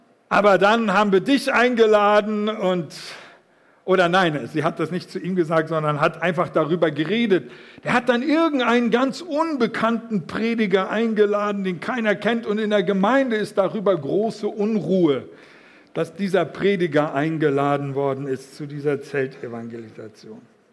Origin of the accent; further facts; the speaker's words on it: Rendsburg, Schleswig-Holstein, Germany; Es gab in meiner Heimatstadt in Rendsburg in Schleswig-Holstein eine Zeltevangelisation.